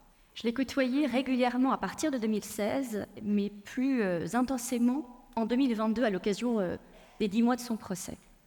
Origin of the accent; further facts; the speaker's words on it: Paris, Île-de-France, France; born there; first language Persian; French is a second language; le français n'a pas été ma langue maternelle. Je suis née à Paris, de parents iraniens, et jusqu'à la maternelle, je n'ai connu que le persan.